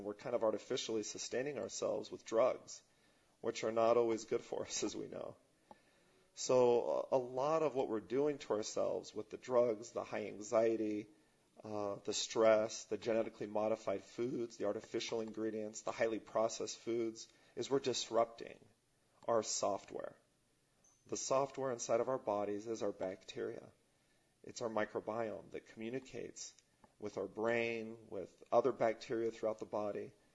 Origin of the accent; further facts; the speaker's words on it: Rome, Lazio, Italy; moved away as an adult; also born or lived in New York / Utah; now in United States; You know, I was born in Italy, and I lived in Rome 9 years. And when I moved here, I moved to New York.